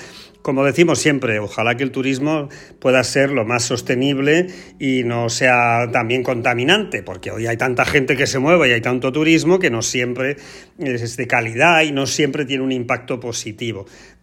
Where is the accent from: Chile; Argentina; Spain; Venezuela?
Spain; Porcuna, Andalusia; en Porcuna, mi pueblo, a través de la provincia de Jaén